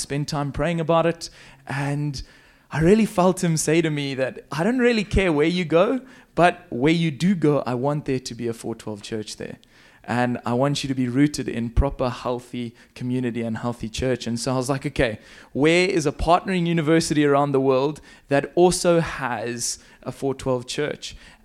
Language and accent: English; Zambia; accent: South African; also born or lived in South Africa; I'm originally from Zambia. My parents moved up there quite a long time ago as missionaries to preach the word of the Lord and to plant churches. And so I've been raised in Zambia